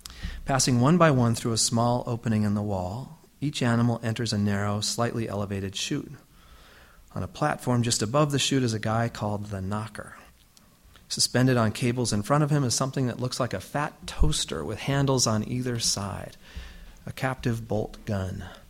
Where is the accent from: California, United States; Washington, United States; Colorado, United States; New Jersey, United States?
Colorado, United States; I grew up in Colorado, but arrived in Nebraska from my home in New York City, which strikes many here as odd.